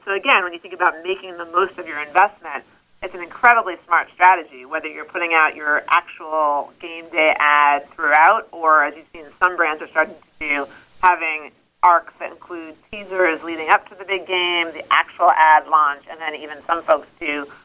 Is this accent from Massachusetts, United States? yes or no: yes; Boston, Massachusetts, United States; I'm from Boston, so I got to keep giving that a whirl.